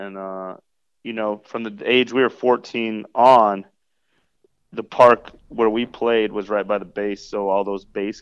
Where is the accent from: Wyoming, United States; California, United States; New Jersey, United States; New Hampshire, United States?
Wyoming, United States; Cheyenne; My whole life was just basketball, honestly, growing up in Cheyenne. There's not really much else to do.